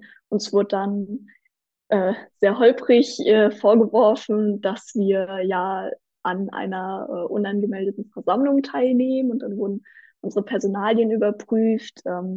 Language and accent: German; Lippstadt, North Rhine-Westphalia, Germany; eine der Koordinationspersonen von der Widerstandsgruppe in meiner Heimatstadt Lippstadt